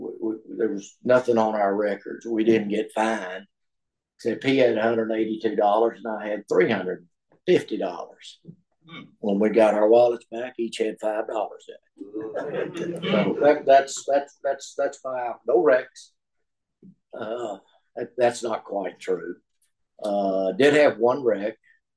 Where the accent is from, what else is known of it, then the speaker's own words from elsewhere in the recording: Tennessee, United States; My roots. I grew up in East Tennessee, in a brand new subdivision.